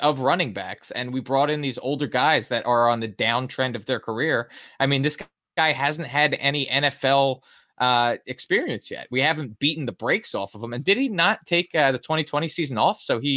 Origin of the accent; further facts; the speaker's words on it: Ireland; I'm Irish. That's what happens. Bottle all of our emotions in, and then one day